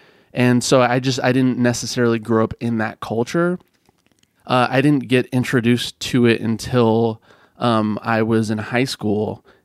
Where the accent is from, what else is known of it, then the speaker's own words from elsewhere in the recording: Healdsburg, California, United States; also born or lived in Fresno; Yeah, I grew up in Healdsburg.